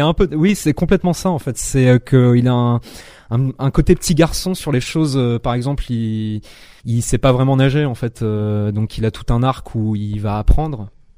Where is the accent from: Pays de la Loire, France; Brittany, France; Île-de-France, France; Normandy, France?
Normandy, France; Le Trait; moved away as an adult; moi je suis pas de la région, je viens de Normandie de base, dans un petit patelin qui s'appelle Le Trait, entre Le Havre et Rouen, et je suis descendu à 18 ans dans le sud